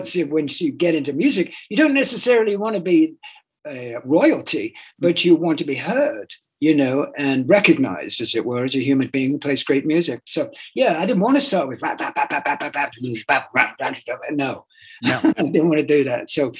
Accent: England, United Kingdom; I'm English, I'm a Buddhist

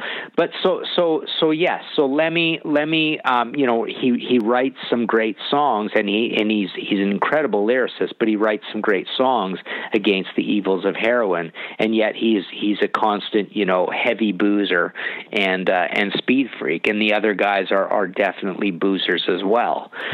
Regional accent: Canada; I'm from Canada

